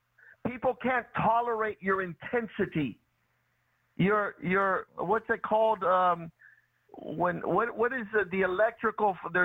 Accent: Cuba; I know that my home country, Cuba, where my parents are from, the electrical grid is out.

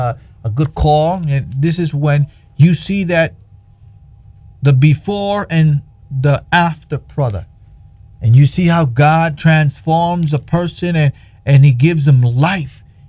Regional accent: New York City, New York, United States; I'm from the South Bronx, New York also. So I know what it is to live on that dumb street, some concrete jungles.

